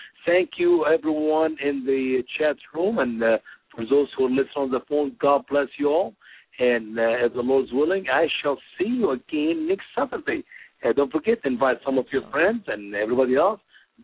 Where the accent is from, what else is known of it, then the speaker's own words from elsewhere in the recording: Egypt; I can take you today to Egypt, my home country, and we have, 18 million Christians there?